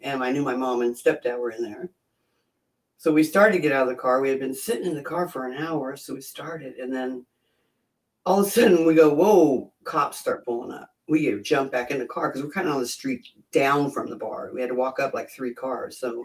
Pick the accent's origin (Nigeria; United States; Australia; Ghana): United States; San Pablo, California; San Pablo, California.